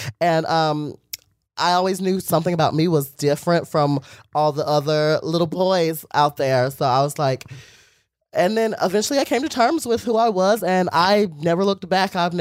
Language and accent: English; Ramseur, North Carolina, United States; now in Los Angeles, United States; No, finally, you are correct. I am from North Carolina, Ramsur.